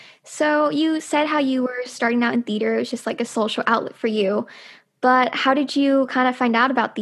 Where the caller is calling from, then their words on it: San Jose, California, United States; I'm in San Jose, California.